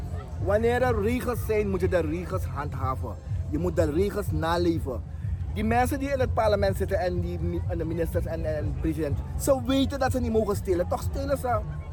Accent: Suriname; En ik vond het fijn als Surinamer om onafhankelijk te zijn.

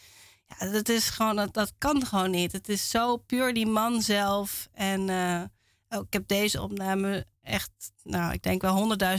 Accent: North Brabant, Netherlands; Ja, we zijn opgegroeid in Brabant.

